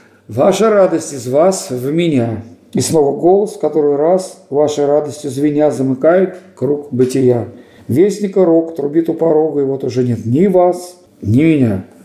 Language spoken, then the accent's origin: Russian; Russia; Я вот из России, я так пою.